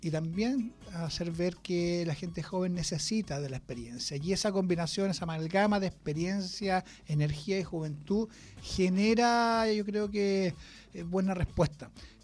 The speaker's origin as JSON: {"language": "Spanish", "town": "Santiago", "region": "Santiago Metropolitan Region", "country": "Chile", "tie": "born or raised there", "lives_now": "Machalí, Chile", "said": "Llevo avecindado en Rancagua, soy de Santiago, nacido y criado en Santiago, pero llevo viviendo más de 20 años ya en la región."}